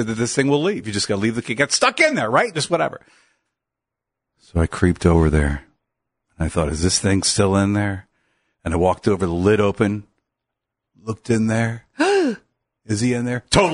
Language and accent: English; Akron, Ohio, United States; Once again, I was born and raised in Akron. We don't have raccoons in the city of Akron.